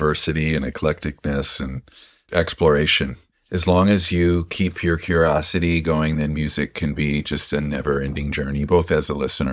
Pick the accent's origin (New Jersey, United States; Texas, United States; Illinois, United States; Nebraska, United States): Nebraska, United States; Omaha; We grew up in Omaha, but our mind was always like, let's get to the coast.